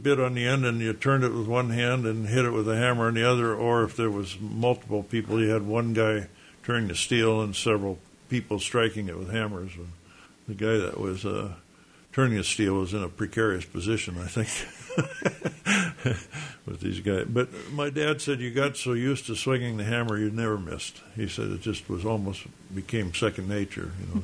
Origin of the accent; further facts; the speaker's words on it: Sitka, Alaska, United States; Okay, I'm a lifelong Sitkan. I was born here in Sitka in November of 1936 and went to all my grade school, high school here in Sitka.